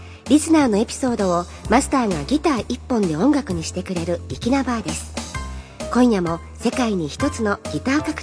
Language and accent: Japanese; Nara, Japan; この奈良でね、私の地元奈良でピアノをフィーチャーしたコンサートがあるそうなので